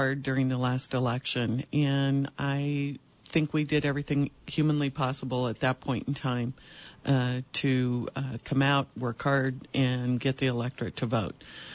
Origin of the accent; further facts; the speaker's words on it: Idaho Falls, Idaho, United States; I'm from Idaho Falls, still live there.